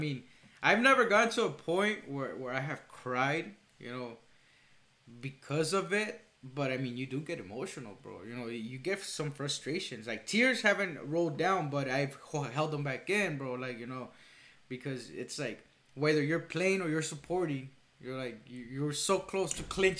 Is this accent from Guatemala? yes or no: yes; Guatemala; You know, I'm from Guatemala, you know.